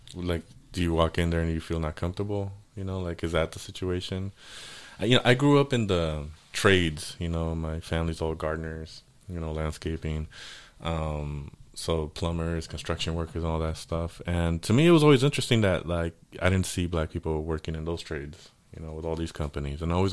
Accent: Inglewood, California, United States; I grew up in Inglewood, and it turned into, like, you know, from being all white to being all black to, you know, the west side of Inglewood being Latino and the east side being, you know, black.

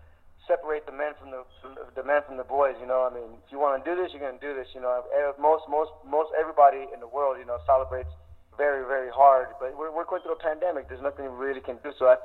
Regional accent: East Los Angeles, California, United States; You know, and I'm from East Los Angeles, and so is my father-in-law. So when I moved out here, my father-in-law followed me with his wife

